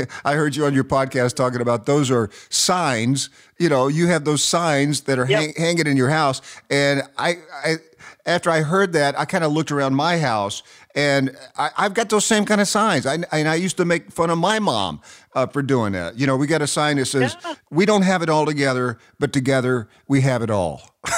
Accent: Knoxville, Tennessee, United States; moved away; you're getting ready to go to my hometown of Knoxville, Tennessee. And, you know, since is Knoxville a good, I haven't lived there for a while.

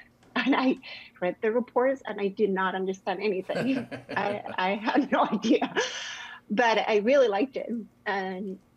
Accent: Colombia; English is a second language; moved away as an adult; now in United States; I was born and raised in Colombia, and I did my undergrad there.

